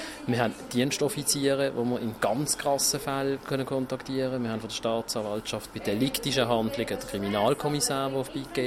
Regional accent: Basel, Basel-Stadt, Switzerland; Ich bin in Basel aufgewachsen, ich habe fast immer in Basel gelebt.

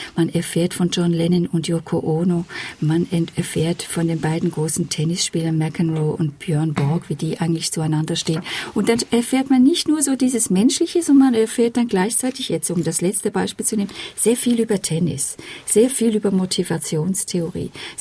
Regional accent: Switzerland; mir als Schweizerin

